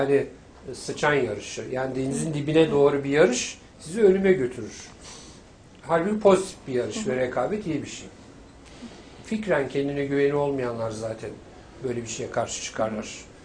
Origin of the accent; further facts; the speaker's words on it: Üsküdar, Istanbul, Turkey; Balkan göçmeni ailesi, Varna'dan göç etmişler. Üsküdar'da buluşmuşlar. Çocukluğum Üsküdar'da geçti ama bir asker çocuğu olarak 21 ev dolaştık.